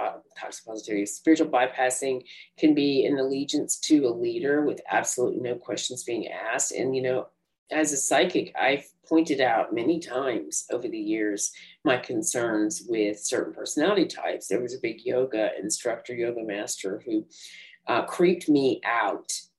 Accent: Tennessee, United States; also born or lived in Germany; I'm originally from the South, as you probably noticed. I'm from Tennessee originally. Actually, I was born in Germany and raised in Tennessee, but I've lived all over now.

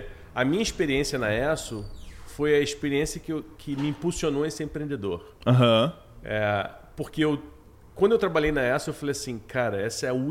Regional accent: Rio de Janeiro, Brazil; moved away as an adult; also born or lived in São Carlos; E aí eu com 18, 19 anos, eu saí do Rio de Janeiro, fui morar no interior de São Paulo. Fiz faculdade em São Carlos, engenharia lá.

